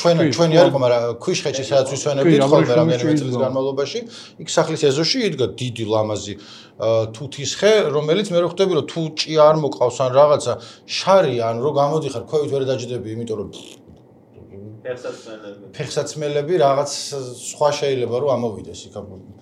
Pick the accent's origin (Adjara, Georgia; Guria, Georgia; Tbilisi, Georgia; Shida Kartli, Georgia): Tbilisi, Georgia; ანუ მეც ხო ეგრე გავიზარდე რომ ჩვენთან აქ ვერაზე გარაჟების სახურავზე რო აძრებოდის თუთის ხე იყო ჩაი სახლის გვერდზე